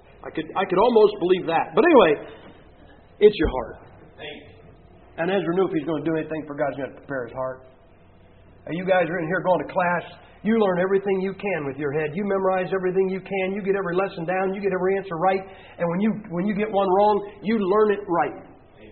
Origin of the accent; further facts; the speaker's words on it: Ohio, United States; I tell people, I said, I'm from Ohio, where our state bird is the cardinal.